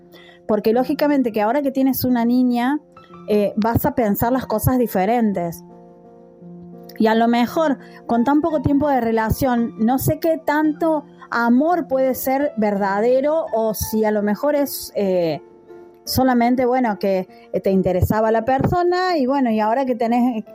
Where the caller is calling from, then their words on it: Argentina; desde Argentina